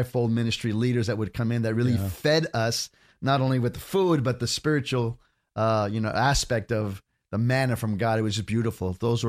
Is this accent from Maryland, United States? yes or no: no; New Jersey, United States; born there; Well, okay, so I was born in New Jersey, 1961, so that's 60 years ago.